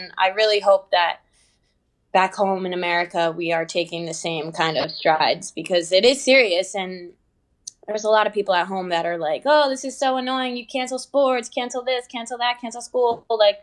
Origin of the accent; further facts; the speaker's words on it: New York, United States; Like I'm from New York, so